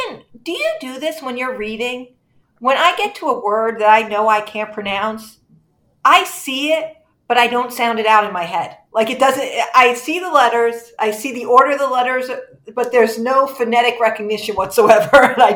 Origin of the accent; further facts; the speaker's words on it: United States; every time I get to one of these words, I'm like, I am so American.